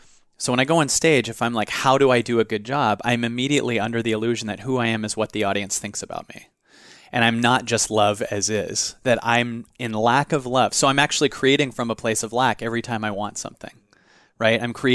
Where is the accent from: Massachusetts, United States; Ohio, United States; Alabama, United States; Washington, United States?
Washington, United States; Seattle; In Seattle. I grew up in Seattle.